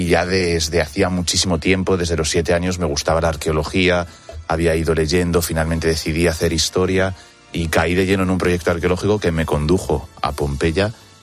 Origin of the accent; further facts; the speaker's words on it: Castilla-La Mancha, Spain; yo que vivo cerca de Segóbriga y soy manchego